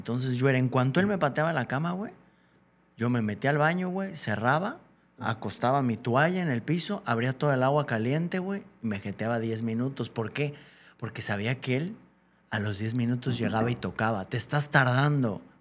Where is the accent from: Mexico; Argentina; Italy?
Mexico; Yo llego a varios países, güey, me gusta mucho viajar. Y como mexicano estás hecho a prueba de casi cualquier país.